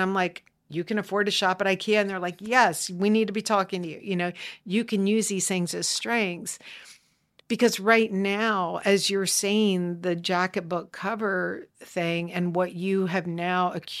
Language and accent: English; the South, United States; I'm a Southerner, University of Georgia.